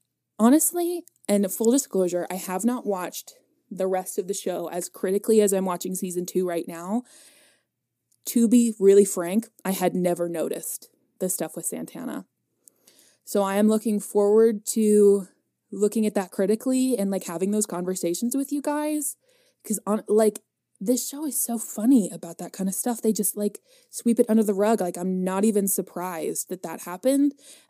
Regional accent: California, United States; I'm from California. Sorry, not an international listener.

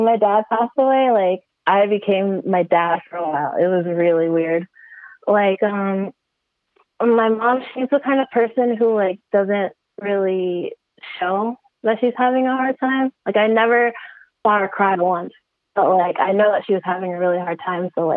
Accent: United States; moved away as an adult; My mom's in America. I'm American.

